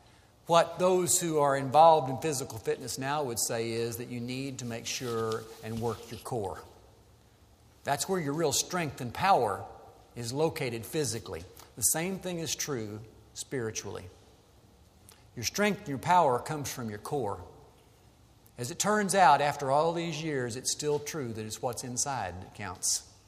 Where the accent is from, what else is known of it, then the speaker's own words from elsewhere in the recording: Sikeston, Missouri, United States; I had in the hospital in my hometown in Sykeston, Missouri.